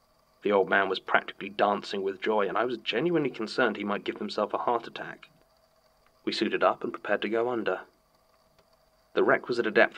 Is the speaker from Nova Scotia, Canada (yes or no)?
yes; Halifax, Nova Scotia, Canada; born or raised there